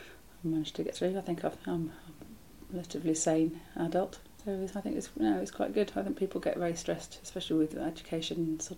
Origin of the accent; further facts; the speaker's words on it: London, United Kingdom; born there; also born or lived in Ibiza, Spain; I was born in London, and at the age of sort of 5 and 6, my parents separated, and my mother took myself and my two brothers and sister to go and live on a small island off the coast of Ibiza